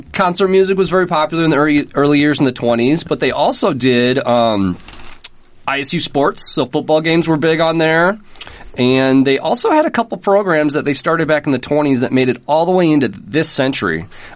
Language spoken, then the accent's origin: English; Sioux City, Iowa, United States; now in Des Moines, United States; But, yeah, I'm from the Sioux City area